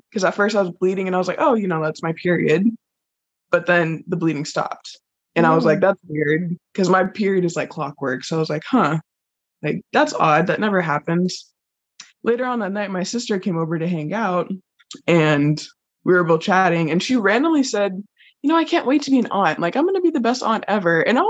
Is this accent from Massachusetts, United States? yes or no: no; Dallas, Texas, United States; little staycation, like a mini vacation within our hometown, or, you know, within like Dallas, because we're from Texas.